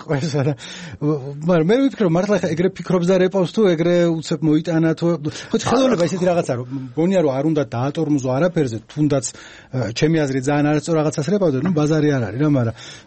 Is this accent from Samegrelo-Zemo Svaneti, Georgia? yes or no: no; Tbilisi, Georgia; მე თორ ბაღდადთან თბილისელი ვარ, მაგრამ ეგი ფესვები იქ ამაქვს.